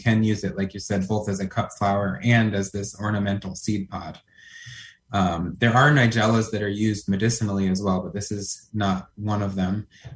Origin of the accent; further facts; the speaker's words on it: Ireland; because I'm also Irish